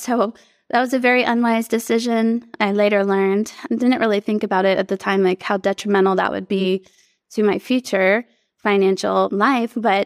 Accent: Texas, United States; Yeah, I grew up here in Texas, and my family, my granddad worked until, you know, his last day on earth.

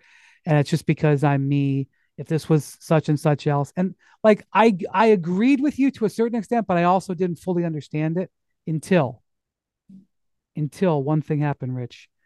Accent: Akron, Ohio, United States; And I mean, I'm from Akron.

